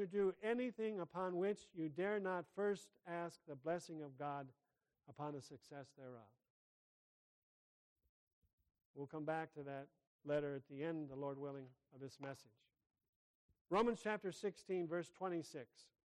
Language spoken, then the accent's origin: English; South Dakota, United States; back in my hometown, small town in South Dakota